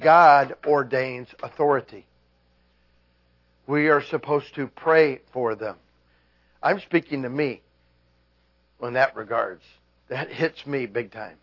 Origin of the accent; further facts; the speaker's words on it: United States; And it's okay for me to say anything I want because I'm an American.